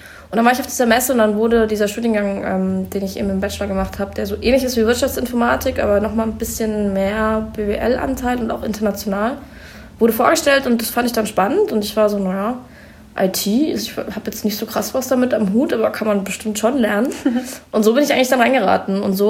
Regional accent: Würzburg, Bavaria, Germany; Genau, ich komme ursprünglich aus Würzburg und habe dann meinen Bachelor in Bamberg gemacht. Also ich bin erst in Bayern geblieben.

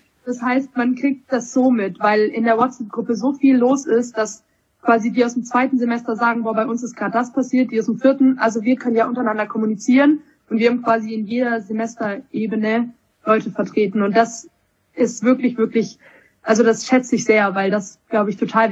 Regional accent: Baden-Württemberg, Germany; Ich bin Schwabe. Ich kann gut mit Geld umgehen. Ich habe einen schwäbischen Migrationshintergrund.

